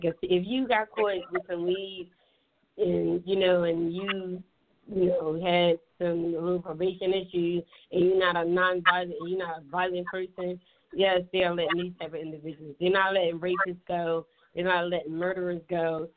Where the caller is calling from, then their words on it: Philadelphia, Pennsylvania, United States; I'm calling from Philadelphia, PA.